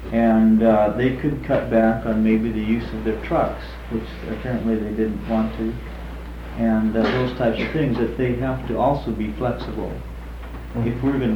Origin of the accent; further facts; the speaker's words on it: California, United States; We're from Northern California, and last year we went through a drought.